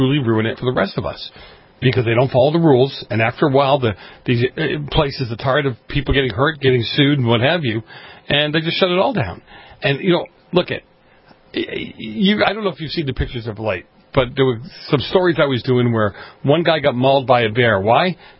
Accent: Boston, Massachusetts, United States; a guy who knew where I grew up in Boston and the little neighborhood I grew up

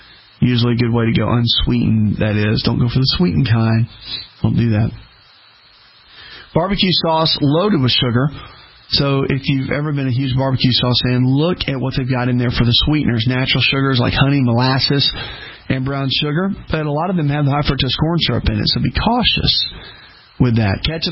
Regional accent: the South, United States; growing up in the South, when I started speaking a lot and just traveling

